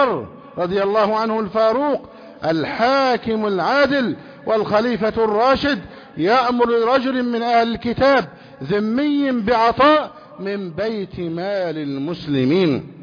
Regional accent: Egypt

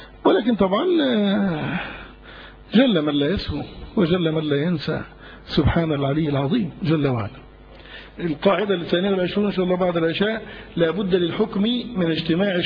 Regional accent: Egypt; عندنا فقط في مصر

